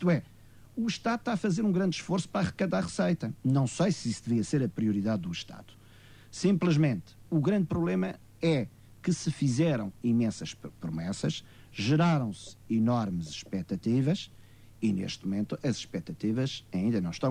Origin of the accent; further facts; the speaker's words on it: Portugal; eu tenho o direito, como português e como patriota, de reagir a isso